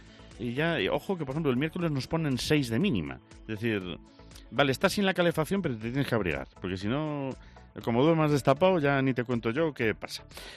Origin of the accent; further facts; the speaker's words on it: Castile and León, Spain; also born or lived in Galicia; los que somos de doble patria, zamoranos y lucenses, españoles